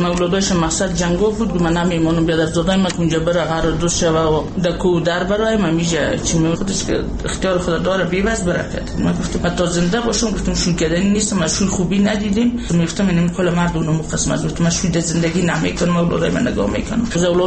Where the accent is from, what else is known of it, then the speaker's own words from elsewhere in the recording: Kapisa, Afghanistan; ولایت ما کاپیسا.